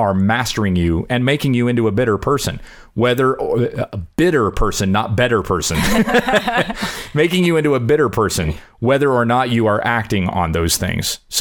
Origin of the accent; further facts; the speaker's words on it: Kansas, United States; I come from Western Kansas. I've seen a lot of flat.